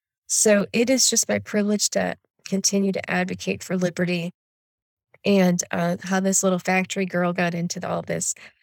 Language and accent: English; Flint, Michigan, United States; how a girl from a factory town ended up in all of this. So I grew up in Flint, Michigan